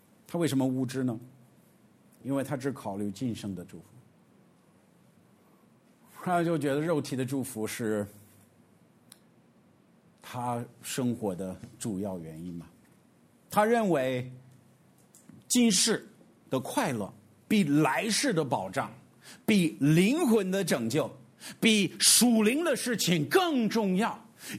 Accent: Xi'an, Shaanxi, China; 其实我们西安人，哎，咱们都去过兵马俑。

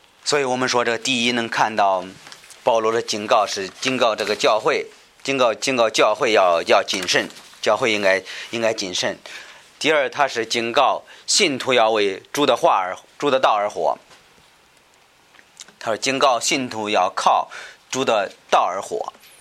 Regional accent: China; 会这个我们中国人会说溜须拍马

